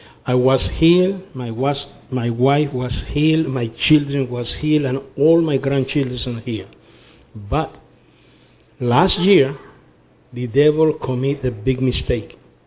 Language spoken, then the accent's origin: English; New York, United States; now in Texas, United States; And I'm come from New York. I'm in Texas only 4 years.